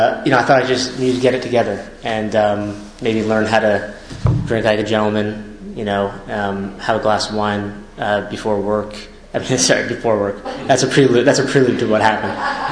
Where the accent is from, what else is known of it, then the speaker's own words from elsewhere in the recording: New York, United States; I grew up in Long Island, I sort of had a normal upbringing